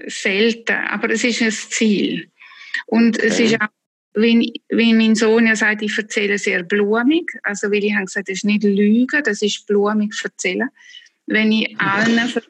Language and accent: German; Zurich, Switzerland; born there; Und ich bin in Zürich geboren